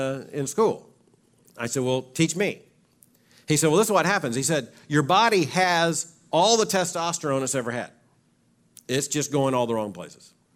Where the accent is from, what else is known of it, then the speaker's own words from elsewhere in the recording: Fort Lauderdale, Florida, United States; I grew up in Fort Lauderdale. I've been to the beach.